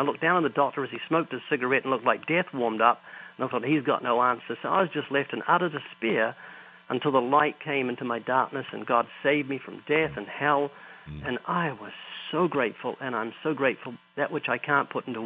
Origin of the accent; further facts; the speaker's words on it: New Zealand; because I'm from New Zealand